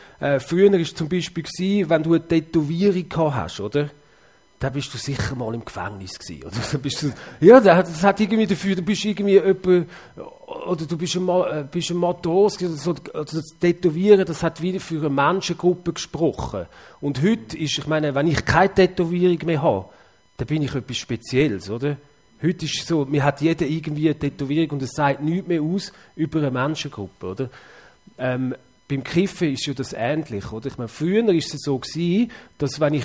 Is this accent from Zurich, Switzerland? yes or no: yes; Zurich, Switzerland; Ja, also ich bin in Zürich aufgewachsen.